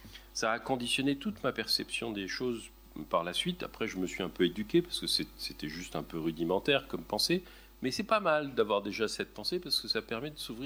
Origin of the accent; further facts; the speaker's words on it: Algiers, Algiers Province, Algeria; born there; je suis né à Alger.